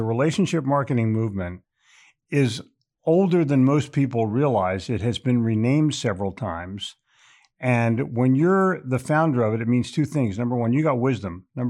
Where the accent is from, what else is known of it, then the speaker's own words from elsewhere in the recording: New York, United States; now in Charlotte, United States; yeah, we're very sensitive over here in Charlotte because we came from New York.